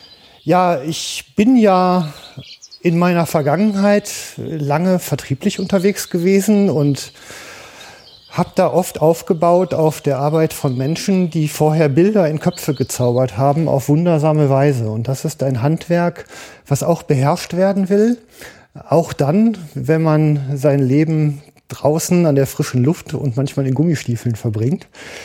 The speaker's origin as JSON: {"language": "German", "town": "Duisburg", "region": "North Rhine-Westphalia", "country": "Germany", "said": "ich bin ja auch aus Duisburg."}